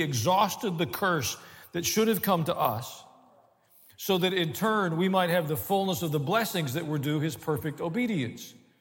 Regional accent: the South, United States; accent: southern; It trumps my southern accent.

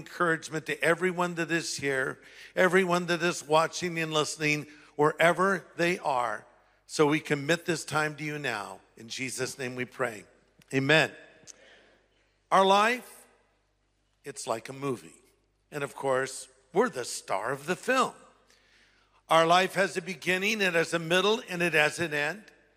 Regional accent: United States; I said, of course I do. I'm an American.

